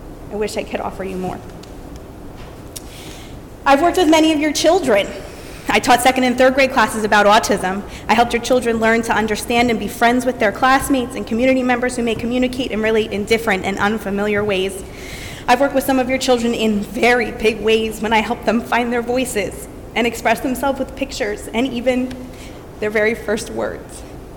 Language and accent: English; Clinton Township, United States; Like a number of my colleagues, I grew up in Clinton Township and was lucky to have teachers like Dale Marsh, Jean Kincaid, and Grace Balog.